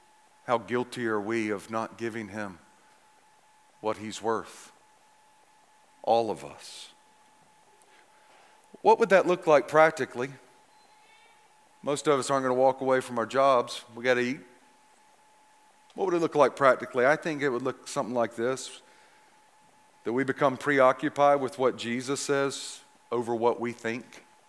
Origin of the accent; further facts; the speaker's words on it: the South, United States; because he's a Philly guy and I'm a Southerner.